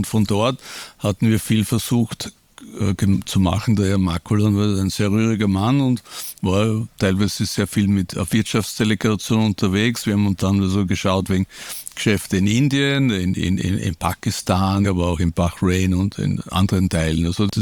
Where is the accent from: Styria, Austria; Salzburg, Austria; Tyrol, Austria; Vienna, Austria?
Vienna, Austria; in meinem Herzen sage ich oft, ich bin Österreicher, Strich Europäer, vielleicht noch Weltbürger, aber eigentlich sehr im Herzen ein auch, oder Wiener vor allem